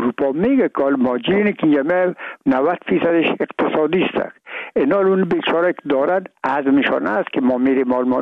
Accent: Afghanistan; ما افغان هستیم

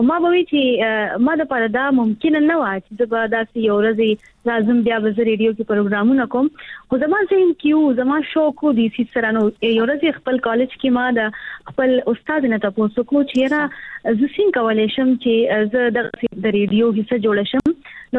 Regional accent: Khyber Pakhtunkhwa, Pakistan; زه چې کوم دی خیبر پختونخوا نو خاص ضلع سره تعلق ساتم

